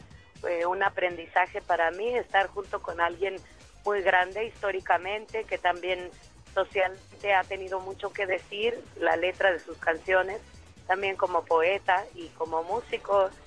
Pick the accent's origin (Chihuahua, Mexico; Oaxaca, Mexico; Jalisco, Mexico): Oaxaca, Mexico; en mi provincia, en Oaxaca, de donde yo soy.